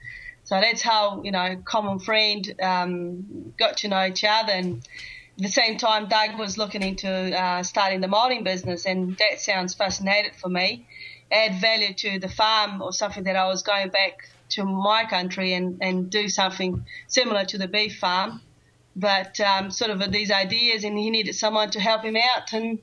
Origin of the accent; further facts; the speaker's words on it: Central-West, Brazil; English is a second language; I'm from Brazil. I decided to learn English. It's always been a dream.